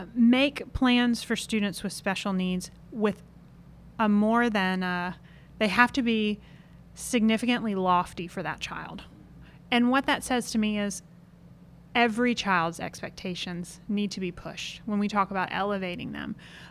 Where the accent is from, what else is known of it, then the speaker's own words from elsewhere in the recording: United States; as a practical person and as an American is we like to be the bosses of ourselves.